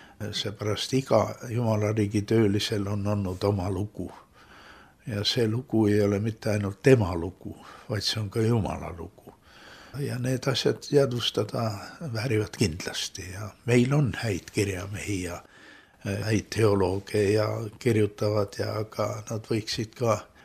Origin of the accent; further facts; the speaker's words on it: Tõrva, Valga County, Estonia; born there; Ma olen sündinud Tõrvas.